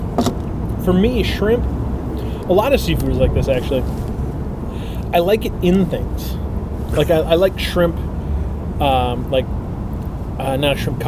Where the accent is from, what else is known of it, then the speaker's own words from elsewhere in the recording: Minnesota, United States; And what's funny is like, growing up in Minnesota, we've all got relatives who live out on the lake.